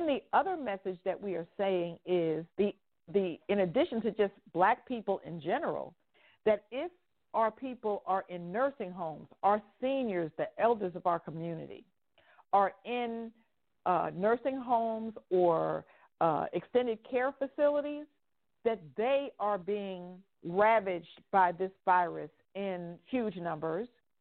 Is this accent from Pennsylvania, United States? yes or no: no; New Jersey, United States; because I am from New Jersey, at this point, almost daily, I am hearing about friends and loved ones